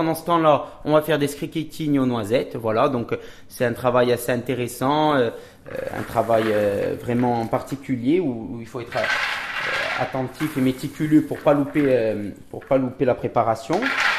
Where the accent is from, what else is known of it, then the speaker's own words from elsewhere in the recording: Folelli, Corsica, France; Alors moi je suis de Folili, je suis de Kazinke à 50% et Niulink du côté de mon père. Voilà, donc j'ai toujours grandi en Kazinka, c'est vrai. C'était une évidence pour moi de m'installer sur Folili.